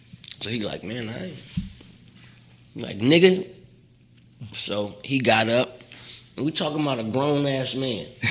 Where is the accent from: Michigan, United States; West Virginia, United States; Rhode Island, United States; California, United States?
California, United States; Los Angeles; That's the area I'm from. I'm from the Crenshaw district.